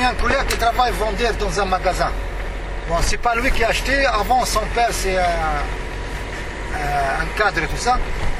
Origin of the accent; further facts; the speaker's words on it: Tunisia; Chez nous en Tunisie, si tu veux mettre quelqu'un là un peu de sous, il y en a beaucoup qui profitent de ça.